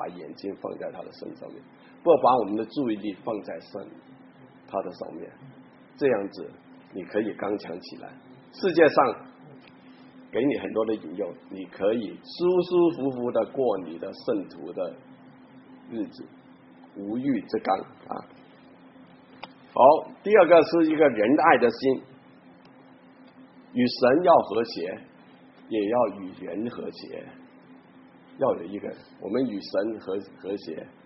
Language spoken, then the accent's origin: Chinese; China; 我们中国人教从小就教小孩子要背很多那个小孩子的那个诗，